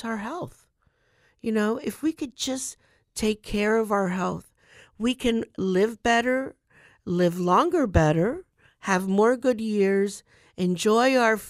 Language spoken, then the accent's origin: English; Port Charlotte, Florida, United States; Because you know, we're here from Port Charlotte, Florida. I had to say that. Port Charlotte, Florida.